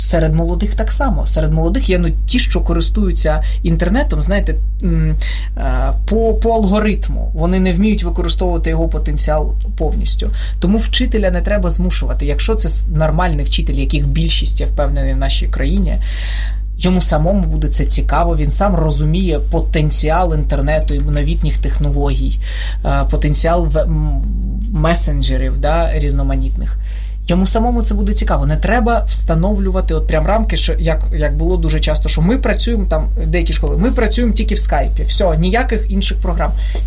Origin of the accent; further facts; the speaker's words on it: Donetsk, Donetsk Oblast, Ukraine; бо сам я з Донецька